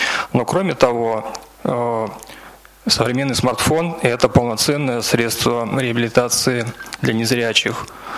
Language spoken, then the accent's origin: Russian; Yaroslavl, Yaroslavl Oblast, Russia; я из Ярославля.